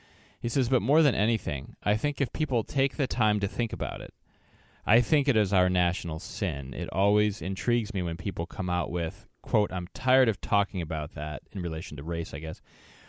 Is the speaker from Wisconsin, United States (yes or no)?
yes; Wisconsin, United States; now in Edmond, United States; That's, of course, we're broadcasting from Edmond, Oklahoma area. With my home state of Wisconsin, 28, right in the middle, like we always are.